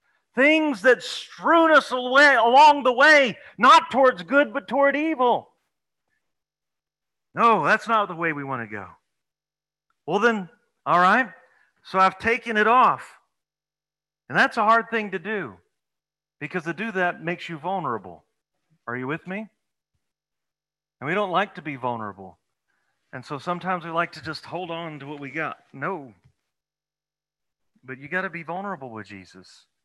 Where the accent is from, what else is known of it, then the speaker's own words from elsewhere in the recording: the South, United States; This is one I grew up hearing. He jumped on that like a hen on a June bug. I was raised in the South.